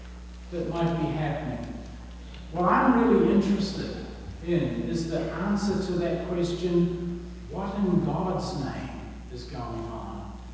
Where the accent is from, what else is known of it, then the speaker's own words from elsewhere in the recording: South Island, New Zealand; now in United States; all of my relatives back in New Zealand, you can tell from my accent that I'm from the deep south. And I'm talking the really deep south.